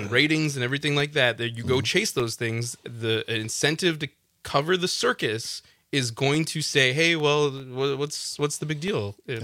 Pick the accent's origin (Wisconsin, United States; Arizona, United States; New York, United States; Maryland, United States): Wisconsin, United States; We're from Wisconsin.